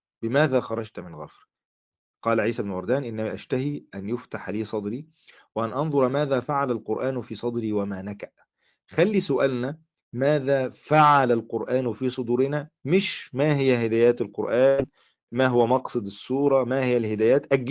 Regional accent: Egypt; من العادات المنتشرة عندنا في مصر

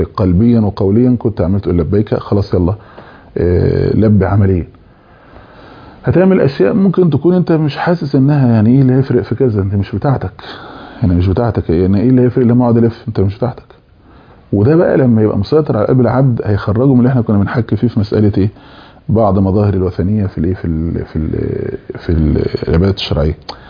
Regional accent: Egypt; انا في رايي مثلا يعني احنا عندنا في مصر العربيه

